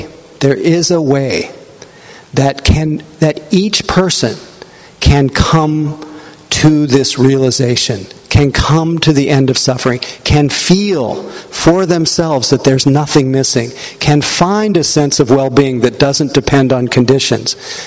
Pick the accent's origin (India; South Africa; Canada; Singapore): India; now in Wyoming, United States; It's not like when I was growing up in India. Everyone here in Wyoming is white.